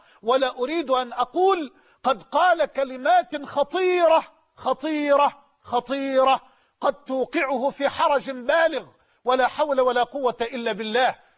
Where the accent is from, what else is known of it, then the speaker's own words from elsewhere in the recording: Egypt; وأسأل الله كذلك أن يجعل بلدنا مصر أمنا أمانا سخاء رخاء